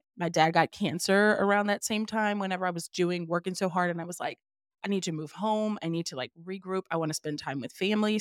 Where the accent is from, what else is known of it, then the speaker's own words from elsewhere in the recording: the South, United States; I grew up in the South. And I tell people this all the time. One of the best things I ever did for my daughter was to move. And we moved to Jersey.